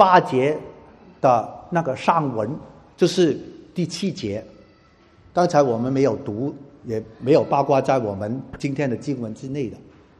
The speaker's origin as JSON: {"language": "Chinese", "country": "Hong Kong", "tie": "born or raised there", "lives_now": "Australia", "said": "现在香港虽然是我土生土长的"}